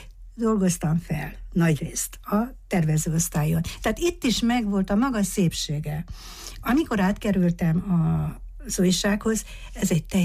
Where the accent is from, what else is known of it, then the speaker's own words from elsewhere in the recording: Târgu Mureș, Mureș County, Romania; Marosvásárhelyi vagyok, itt születtem, itt végeztem az Unéria Egyesüles Liceumban